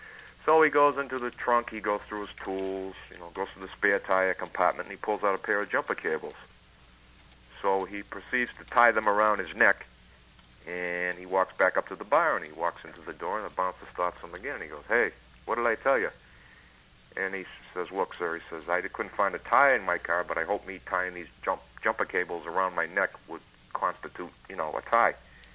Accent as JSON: {"language": "English", "town": "Upton", "region": "Massachusetts", "country": "United States", "tie": "born or raised there", "also_born_or_lived": "Westboro", "said": "I'm from Westboro, but I grew up in Upton, which is the next town over."}